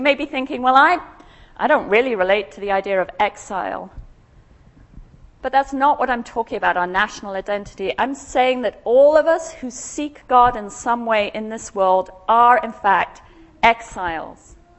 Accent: England, United Kingdom; moved away as an adult; now in United States; I want to stop and remember here the time I came to America from England, two countries divided by a common language.

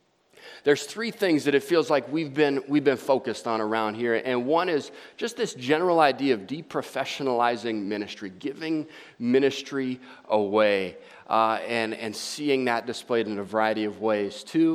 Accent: Hawaii, United States; So it's not intentional because I'm from Hawaii that I'm giving you the shaka this morning.

